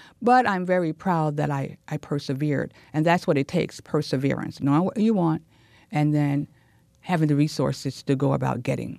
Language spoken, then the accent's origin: English; Tennessee, United States; a childhood memory when I was growing up in Tennessee. And while I lived in a predominantly black neighborhood